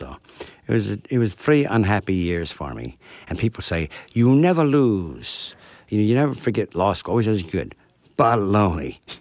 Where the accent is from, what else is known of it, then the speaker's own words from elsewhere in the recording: Chicago, Illinois, United States; You see, the Chicago newspaper guys liked me. I'm from Chicago. I'm one of theirs.